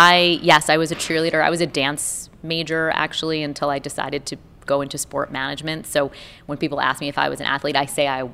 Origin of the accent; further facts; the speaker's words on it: New York, United States; And I grew up in Brooklyn, which is a melting pot of people from different backgrounds.